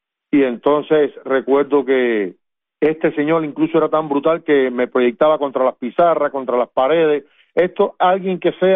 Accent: Vueltas, Villa Clara, Cuba; moved away; van a ser casi 20 años que salí de Cuba. Yo nací en Finca La Luisa, Vueltas, Villa Clara. Allí me crié, procedente de una familia opositora al castrismo antes de llegar al poder y después de haber llegado al poder.

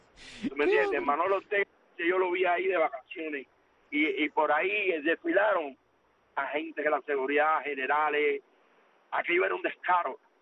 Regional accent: Guanabacoa, Havana, Cuba; que bendiga a Baracoa, que bendiga a Guanabacoa, el pueblo donde me crié.

